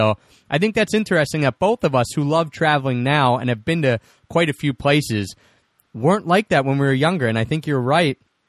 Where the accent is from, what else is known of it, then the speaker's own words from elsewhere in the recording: Philadelphia, Pennsylvania, United States; I'm from Philadelphia, so we also went to the Jersey Shore.